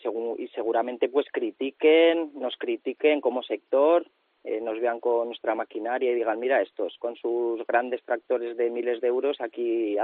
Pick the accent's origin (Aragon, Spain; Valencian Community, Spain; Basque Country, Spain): Aragon, Spain; Avena; Pues yo soy original del pueblo de Avena, un pueblo de la Jacetania.